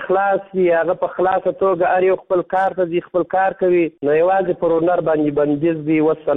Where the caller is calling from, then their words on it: Kandahar, Afghanistan; زه د کندهار ولایت څخه ستاسو سره په تماس کې یم. زه د کندهار ولایت یو شوکی یا سندرغاړی یم.